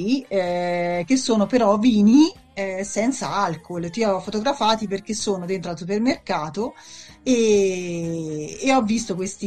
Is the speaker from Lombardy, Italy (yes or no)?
yes; Milan, Lombardy, Italy; moved away as an adult; now in Australia; Sono nato e cresciuto a Milano